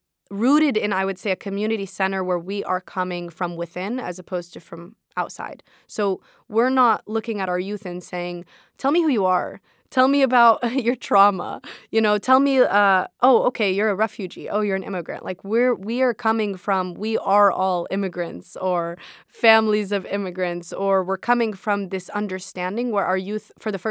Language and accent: English; San Diego, California, United States; When I was growing up in San Diego, El Cajon was known as Little Baghdad.